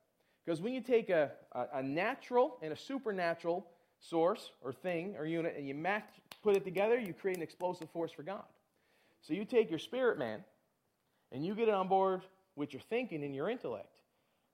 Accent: Port de Grave, Newfoundland and Labrador, Canada; Newfoundlander, born and bred. I'll be one till I die. That's a Newfie song. And, yeah, I'm from Newfoundland. I was born in Newfoundland, raised in a little town called Port de Grave, a little fishing village.

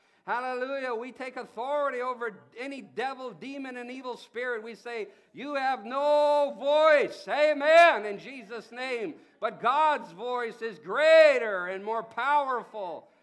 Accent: Canada; I'm a Canadian

